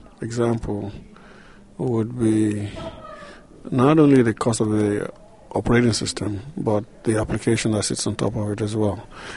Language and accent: English; Lagos, Nigeria; Well, I'm from Nigeria, Lagos. I'm from Lagos in Nigeria. That's West Africa.